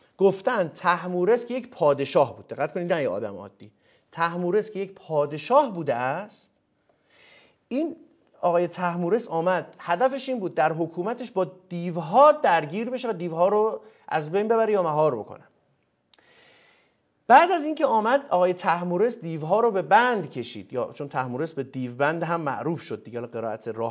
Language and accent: Persian; Iran; ما ایرانی هستیم دیگه، در ایران هم داریم زندگی میکنیم، ایران به دنیا اومدیم، آبا اجداد ما بودن